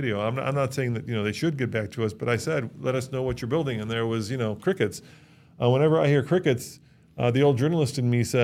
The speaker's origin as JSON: {"language": "English", "region": "Illinois", "country": "United States", "tie": "born or raised there", "said": "as you know, Caterpillar is out of Peoria, Illinois, my home state."}